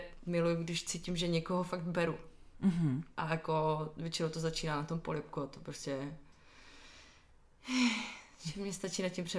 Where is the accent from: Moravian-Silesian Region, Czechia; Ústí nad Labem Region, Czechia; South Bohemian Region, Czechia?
Moravian-Silesian Region, Czechia; Ostrava; když jsem byla v Ostravě ještě, protože pocházím z Ostravy